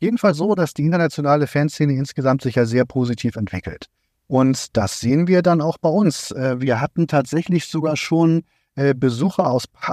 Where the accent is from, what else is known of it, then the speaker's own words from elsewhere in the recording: Cuxhaven, Lower Saxony, Germany; born there; Ich bin ja nicht auf St. Pauli geboren oder so. Ich bin gebürtig Cuxhavener.